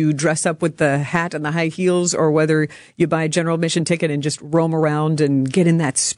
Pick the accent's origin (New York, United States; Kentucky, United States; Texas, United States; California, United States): Kentucky, United States; Louisville; Well, I grew up in Louisville